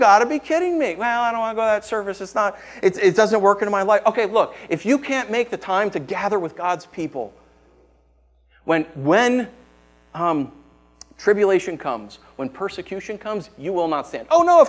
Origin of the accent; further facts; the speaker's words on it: United States; You look at the church I grew up in America, everything was consumer driven.